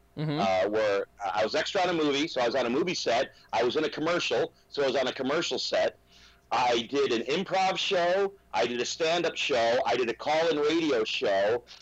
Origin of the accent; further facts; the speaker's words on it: Michigan, United States; now in Texas, United States; Well, I live in Texas now, but I grew up in Michigan, so I'm a Yankee.